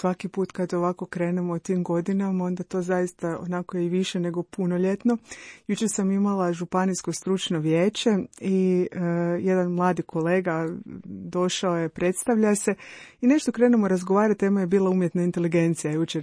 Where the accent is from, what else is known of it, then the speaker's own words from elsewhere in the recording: Zagreb, City of Zagreb, Croatia; born there; ja sam rođena u Zagrebu, završila sedmu gimnaziju